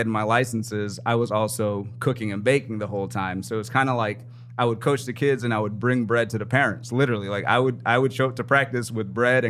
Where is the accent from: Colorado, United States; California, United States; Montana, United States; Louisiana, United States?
Louisiana, United States; New Orleans; I'm from New Orleans.